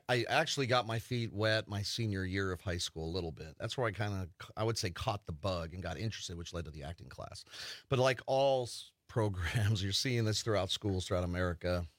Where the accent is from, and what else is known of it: Las Vegas, Nevada, United States; born or raised there; now in Wisconsin, United States